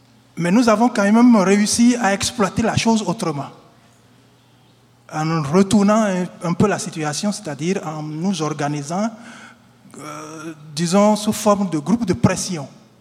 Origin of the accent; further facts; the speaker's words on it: Benin; au moins chez nous au Bénin, nous les artistes constitués en association